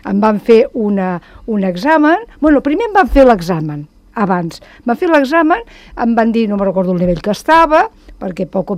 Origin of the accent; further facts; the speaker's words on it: Catalonia, Spain; jo com a catalana no em feia falta aprendre el català.